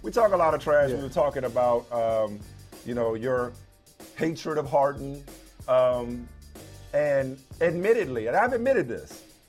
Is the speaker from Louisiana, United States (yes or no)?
yes; New Orleans, Louisiana, United States; Not to mention it was, my hometown New Orleans Pelicans.